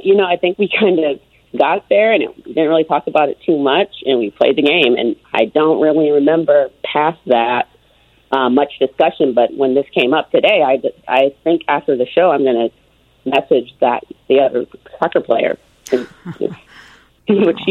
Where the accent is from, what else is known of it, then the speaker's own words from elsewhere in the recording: Marion, Indiana, United States; I'm originally from Indiana, so that was actually a small town, Indiana, Marion, Indiana.